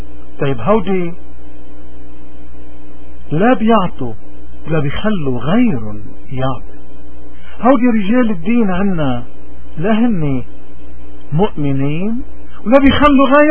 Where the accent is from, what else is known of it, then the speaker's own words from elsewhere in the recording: Lebanon; طيب نحن كشعب لبناني مش مفروض